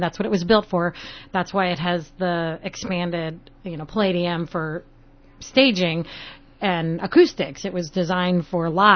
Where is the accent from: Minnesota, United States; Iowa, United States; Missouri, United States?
Minnesota, United States; But I grew up in Minnesota. I don't know. We can't help it come back, I think. I've left 3 different times and come back every time.